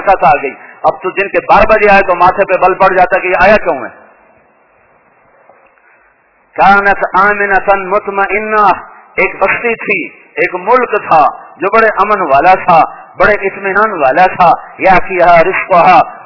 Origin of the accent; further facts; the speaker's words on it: Tulamba, Punjab, Pakistan; میں کہا میرا گاؤں ادھر ہے، مجھے پتا ہے میں ادھر گیا ہوں، وہ میرا جمع جایا تلمبا۔